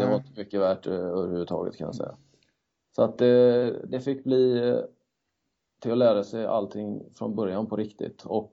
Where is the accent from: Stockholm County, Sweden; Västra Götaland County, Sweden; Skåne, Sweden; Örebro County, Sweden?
Västra Götaland County, Sweden; Kungälv; born or raised there; also born or lived in Tanzania